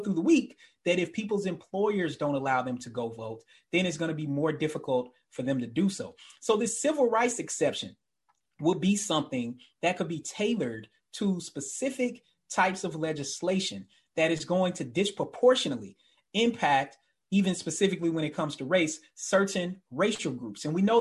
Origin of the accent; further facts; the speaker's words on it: the South, United States; as a person growing up in the South